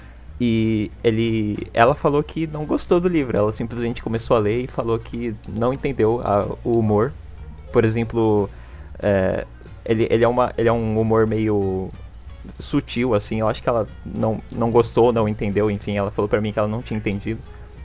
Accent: São Paulo, Brazil; 24 anos. É, quase 25, se você considerar que eu faço aniversário já no mês que vem, que é em abril. É, eu sou de São Paulo e estudo numa faculdade bem longe de casa.

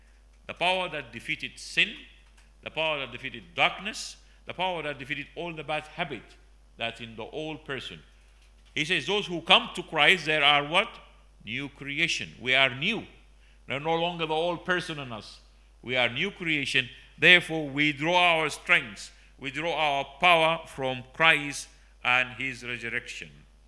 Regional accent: Sudan; English is a second language; moved away as an adult; now in United Kingdom; I come from Sudan, where the church have been persecuted. I've been to jail many times. And we come to the UK, I came 25 years ago almost

